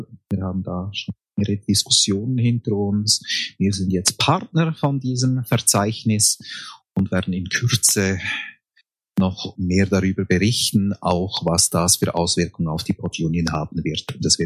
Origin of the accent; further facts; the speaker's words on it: Switzerland; Und da fühle ich mich doch irgendwo als Schweizer Podcaster beleidigt.